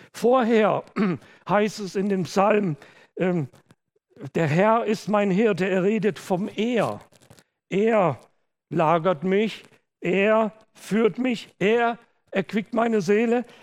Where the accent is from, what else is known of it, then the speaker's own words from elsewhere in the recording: Hückeswagen, North Rhine-Westphalia, Germany; Ich weiß noch, als Kinder da in der kleinen Ortschaft Hückeswagen in Deutschland, wo ich aufgewachsen bin